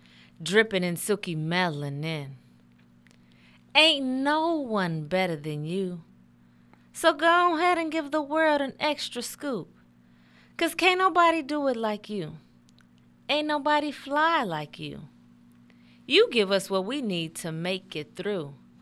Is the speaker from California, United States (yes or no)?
yes; Oakland, California, United States; Even though I grew up in Oakland, the Bay Area, I'm a country girl at heart.